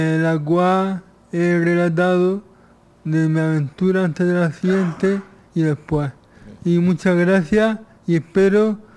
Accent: Lorca, Region of Murcia, Spain; De Lorca.

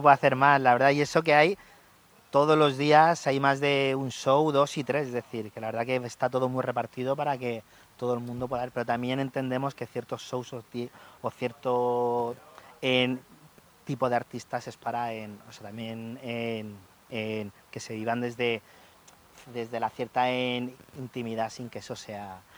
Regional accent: Region of Murcia, Spain; yo como murciano, pues cómo no voy a apostar por todo esto

